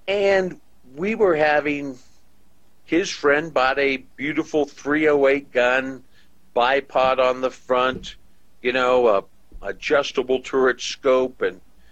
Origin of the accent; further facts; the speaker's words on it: Colorado, United States; I'm a fifth generation Coloradoan, born and raised in Colorado. So my roots in Colorado go back to the farming and ranching community.